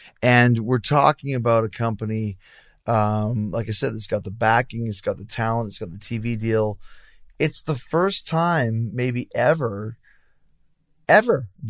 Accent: Winnipeg, Manitoba, Canada; We're both from Winnipeg.

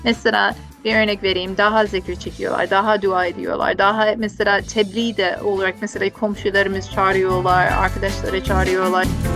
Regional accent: Canada; now in Istanbul, Turkey; Artık 12 yıldan beri İstanbul'da oturuyoruz ama Kanada'da doğdum, büyüdüm.

